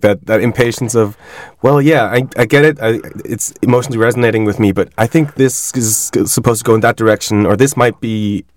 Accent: Switzerland; English is a second language; me myself being mixed and I grew up in Switzerland

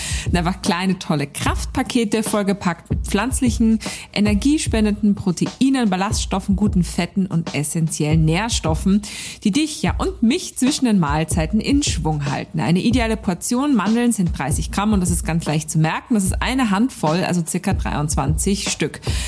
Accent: Austria; Wir kommen beide aus Österreich und wir lieben Beauty.

